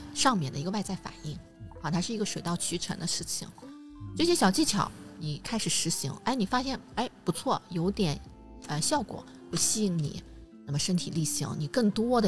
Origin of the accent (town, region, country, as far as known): China